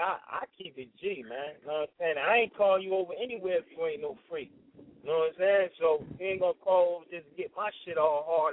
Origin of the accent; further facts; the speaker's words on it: New Jersey, United States; Where I'm from, you know, I'm from Jersey, so.